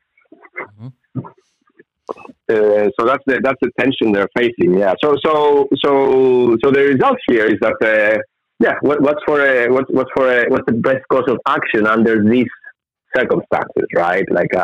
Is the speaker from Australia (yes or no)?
no; Greece; English is a second language; as I said, I come from Greece. 2,500 years ago, we had markets.